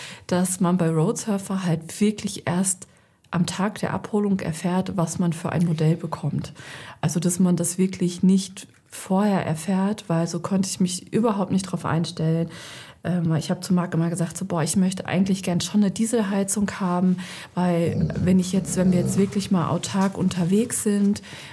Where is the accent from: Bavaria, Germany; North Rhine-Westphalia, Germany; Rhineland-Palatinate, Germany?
North Rhine-Westphalia, Germany; Lemgo; Und meine Freundin lebt halt in der Nähe von Bielefeld, also in Lemgo, in meiner Heimatstadt.